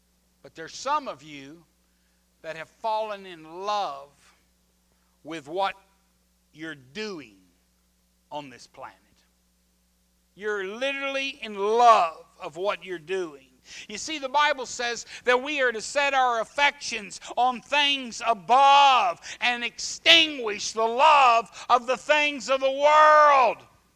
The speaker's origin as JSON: {"language": "English", "region": "Oklahoma", "country": "United States", "tie": "born or raised there", "said": "being born and raised in Oklahoma, where I'm a landlubber, we don't have no oceans."}